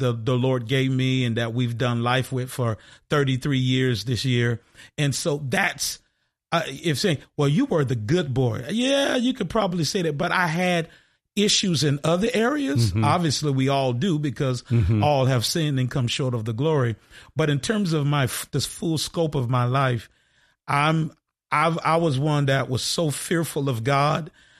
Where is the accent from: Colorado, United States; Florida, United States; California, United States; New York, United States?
Florida, United States; Orlando; Well, I am a native of Orlando, Florida, born and raised, grew up in a wonderful community called Tangelo Park, which is sandwiched between International Drive and Sand Lake Road.